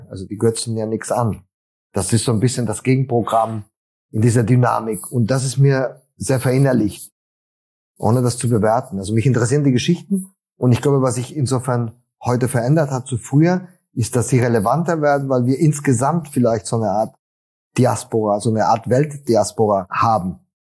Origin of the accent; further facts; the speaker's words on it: Argentina; ich bin ja selbst auch Migrant, weißt du, ich bin ja in Argentinien aufgewachsen